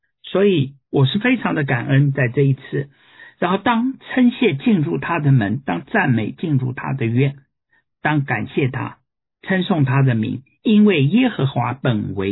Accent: China; 因为他们知道我们是来自中国，

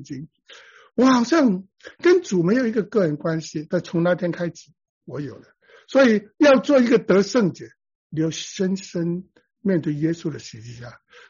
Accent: The Bronx, New York, United States; 我就在红番区长大

